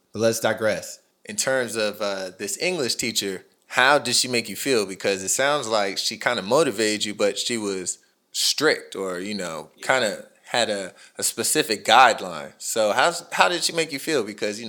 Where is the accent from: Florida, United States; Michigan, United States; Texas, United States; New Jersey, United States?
Texas, United States; Plano; I'm from Plano, Texas, with, you know, a suburb in Dallas.